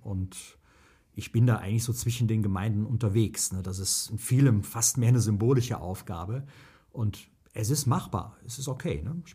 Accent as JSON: {"language": "German", "town": "Leverkusen", "region": "North Rhine-Westphalia", "country": "Germany", "tie": "born or raised there", "said": "Ich bin in einer Kirchengemeinde groß geworden, in meinem Heimatdorf. Das ist Leverkusen-Bürich auf der anderen Rheinseite, da wo die Wupper in den Rhein fließt."}